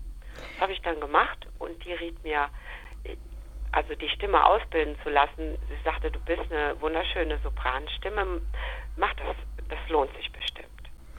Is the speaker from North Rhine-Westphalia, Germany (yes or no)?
yes; Mechernich, North Rhine-Westphalia, Germany; ich bin Schlagersängerin und ich komme aus der Eifel, aus dem Ort Mechernich.